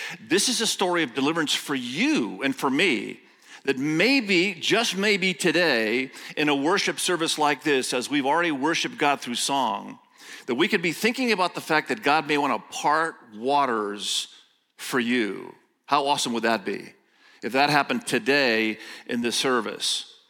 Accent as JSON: {"language": "English", "country": "Indonesia", "tie": "born or raised there", "first_language": "Indonesian", "second_language": "English", "said": "I was raised in Indonesia. My first language was Indonesian. And so if I screw up a little bit in English, it's because it's my second language."}